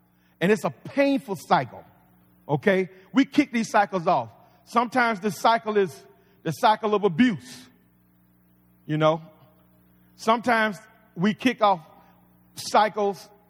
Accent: Georgia, United States; see, I'm not from New York. I'm from South Georgia.

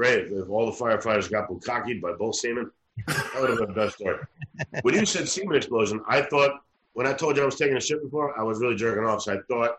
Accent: New York, United States; And I'm from New York.

